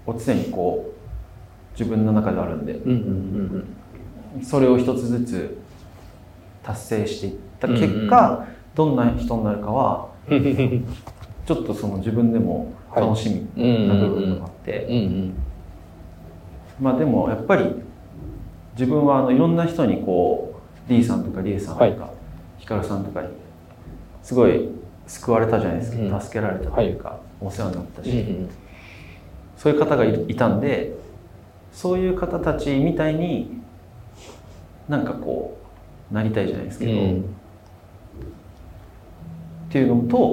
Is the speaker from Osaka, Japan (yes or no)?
no; Kashiwa, Chiba, Japan; まあ自分の生まれ育ったところなんで